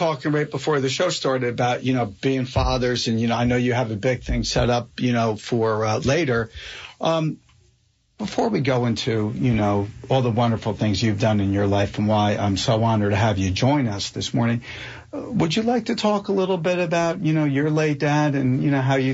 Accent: Springfield, United States; You know, we had a lot of carpet growing up in Springfield, a lot of shag carpet.

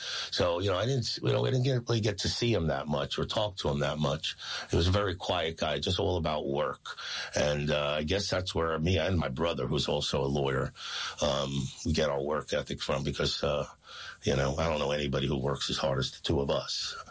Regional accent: Oceanside, New York, United States; Yeah, well, I grew up in Long Island, in Oceanside, Long Island, which is kind of by Long Beach or, you know, Jones Beach in that area, South Shore of Long Island.

